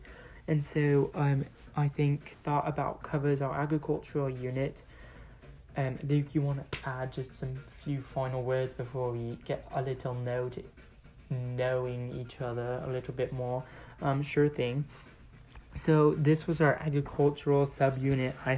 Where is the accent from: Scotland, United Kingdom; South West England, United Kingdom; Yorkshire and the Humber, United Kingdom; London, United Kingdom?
London, United Kingdom; now in United States; I am British, of course, and I was born in East London, and I lived there a long time, and then I finally moved out to here just a few months ago